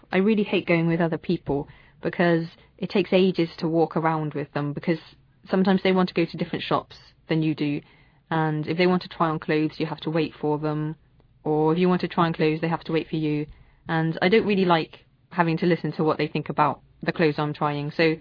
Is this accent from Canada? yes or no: no; South West England, United Kingdom; My hometown is in the southwest of England. The southwest of England is all countryside, so I live in the countryside on a farm. It's not actually a village, it's just a farm by itself in a valley.